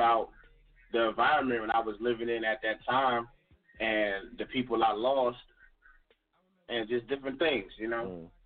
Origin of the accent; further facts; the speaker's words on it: New York, United States; Well, see, I'm originally from New York, so I was already, you know what I'm saying, was already in, like, into music myself.